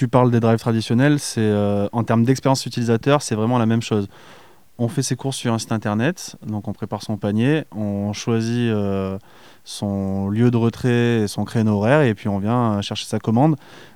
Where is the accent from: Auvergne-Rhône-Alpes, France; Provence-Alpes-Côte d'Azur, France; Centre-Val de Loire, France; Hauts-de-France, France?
Auvergne-Rhône-Alpes, France; Valence; je suis originaire de Valence. Sur mon parcours personnel, toutes mes études, je les ai fait à Valence.